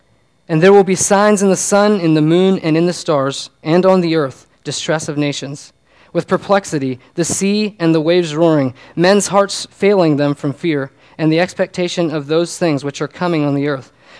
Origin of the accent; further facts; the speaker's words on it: Virginia, United States; I was growing up in Northern Virginia.